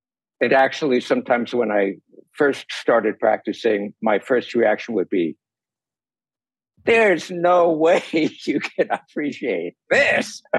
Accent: New York, United States; now in California, United States; And I grew up in New York. I'm a skeptic.

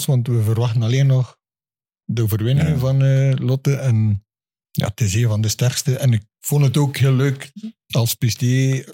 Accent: Brakel, East Flanders, Belgium; also born or lived in Oorbeke; now in Oudenaarde, Belgium; En afkomstig van Brakel.

